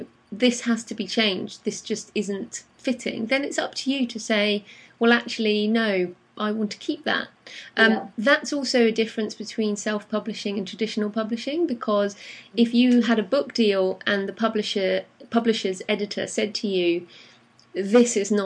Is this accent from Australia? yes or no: no; United Kingdom; being British, if you haven't got a US a bank account and tax number